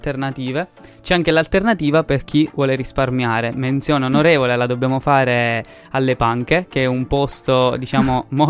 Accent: Turin, Piedmont, Italy; Esperienza da torinesi.

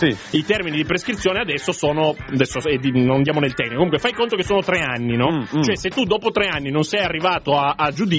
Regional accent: Piedmont, Italy; mi sono piemontese, però mio nonno, ma molto mio nonno, è stato per un po' giù.

